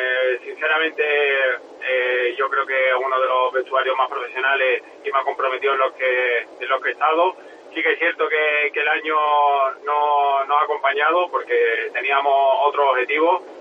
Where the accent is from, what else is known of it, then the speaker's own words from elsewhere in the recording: Cádiz, Andalusia, Spain; como normal yo soy gaditano, he nacido allí